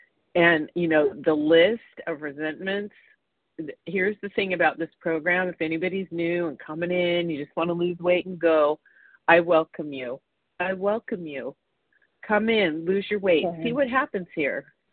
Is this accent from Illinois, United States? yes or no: no; Los Angeles, California, United States; I'm calling from California. It's blue skies in Santa Monica